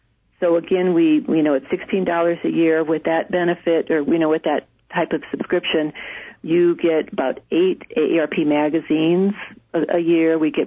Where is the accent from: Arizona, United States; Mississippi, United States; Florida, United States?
Arizona, United States; Tucson; also born or lived in Phoenix; Well, a little bit of information about me is that I'm from Arizona. I grew up in Tucson a long time ago and spent 20 years in Phoenix.